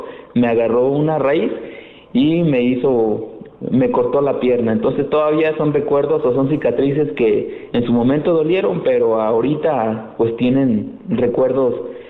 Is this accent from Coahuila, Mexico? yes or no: no; Villahermosa, Jalisco, Mexico; Recuerdo que en nuestra infancia nos íbamos a bañar al arroyo que pasaba por mi pueblo, Villahermosa.